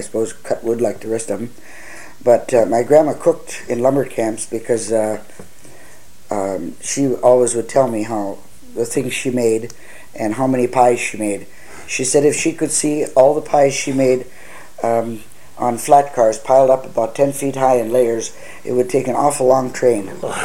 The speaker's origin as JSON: {"language": "English", "town": "Tower", "region": "Minnesota", "country": "United States", "tie": "born or raised there", "said": "Yeah, I was born in Tower in 1924 in August. The eighth child, born on the eighth day of the eighth month."}